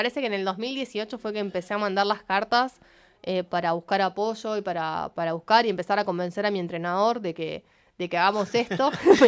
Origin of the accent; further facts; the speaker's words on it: Viedma, Río Negro, Argentina; mostrar mi lugar, de dónde soy, que soy de Viedma, que soy de Río Negro, que soy de Argentina.